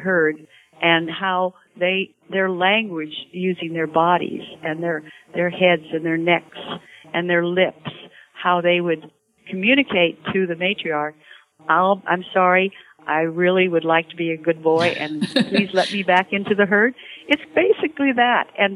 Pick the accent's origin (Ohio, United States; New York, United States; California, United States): California, United States; Salinas; But I was raised in Salinas, so I really should always say